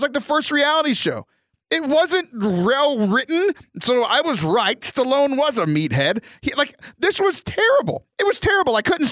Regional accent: United States; Yes, which is not a foreign country because I'm an American.

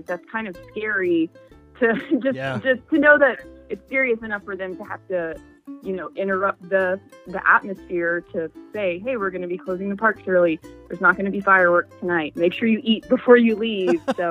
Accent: Louisiana, United States; Well, I'm from Louisiana originally, so I've been through, you know, quite a few hurricanes.

